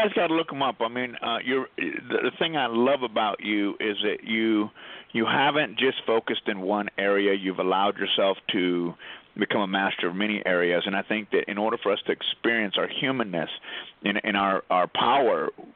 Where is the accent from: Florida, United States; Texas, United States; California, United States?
Texas, United States; I grew up in Texas, and so I know what it's like growing up somewhat limited in what I understand about the world.